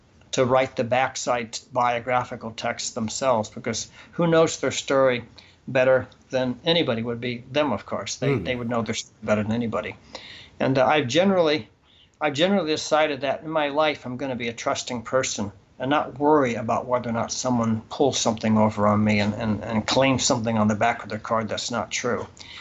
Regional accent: Boston, Massachusetts, United States; Well, I'm from Boston, so I'm the Tom Brady New England Patriots, the ones who win all the time.

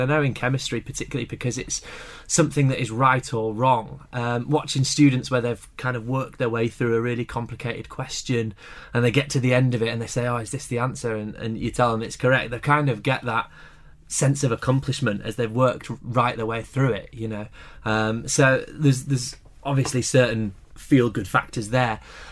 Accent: Harrogate, Yorkshire and the Humber, United Kingdom; I actually came back to my hometown, back to Harrogate, and back to the school that I went to as a student

